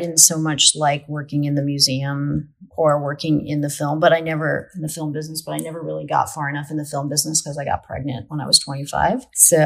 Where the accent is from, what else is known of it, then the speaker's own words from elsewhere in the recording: Brooklyn, New York, United States; I'm like, dude, I grew up in Brooklyn. Like, I never had a car.